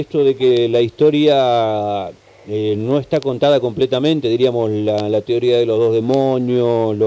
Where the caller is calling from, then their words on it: Comodoro Rivadavia, Chubut, Argentina; estoy llamando de una radio de Comodoro Rivadavia, provincia del Chubut.